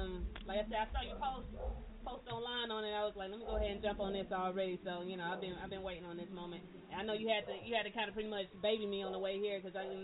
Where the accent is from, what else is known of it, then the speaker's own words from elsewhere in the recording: Little Rock, Arkansas, United States; I'm from Little Rock, Arkansas.